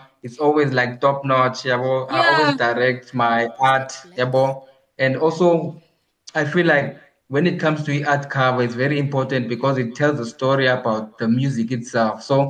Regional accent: Khayelitsha, Western Cape, South Africa; For me, since I'm from Khayelitsha and I'm representing my hometown.

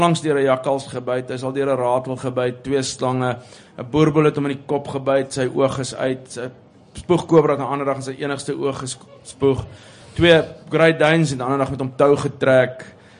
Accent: Pretoria, Gauteng, South Africa; ek het toe ek groot geword het in Pretoria, was ek akiet bewus van die feit dat ek nie inpas nie, ek hoort nie daar nie

